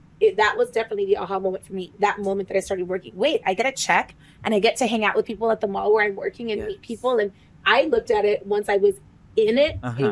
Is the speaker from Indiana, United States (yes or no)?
no; South Pasadena, California, United States; I grew up in South Pasadena and I'm an only child.